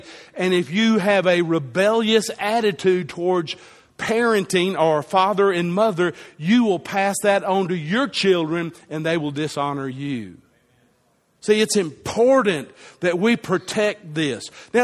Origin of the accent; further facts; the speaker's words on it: United States; I am an American. I have a responsibility as American to support my country